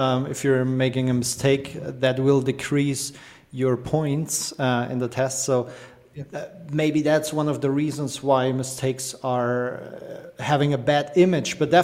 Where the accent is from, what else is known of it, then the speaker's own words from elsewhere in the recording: Germany; English is a second language; So I'm from Germany too, you guys know that.